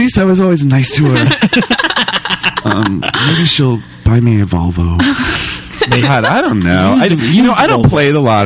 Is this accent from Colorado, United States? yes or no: no; Georgia, United States; And I grew up in Georgia, so we're like kind of like brothers.